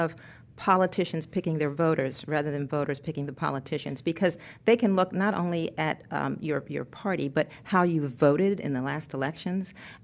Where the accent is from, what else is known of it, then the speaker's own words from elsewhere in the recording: Maryland, United States; I'm from Maryland.